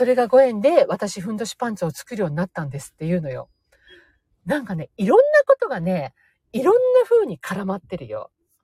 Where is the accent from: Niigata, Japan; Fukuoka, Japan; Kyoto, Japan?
Fukuoka, Japan; Kitakyushu; 私が北九州でーすとかって言ったら、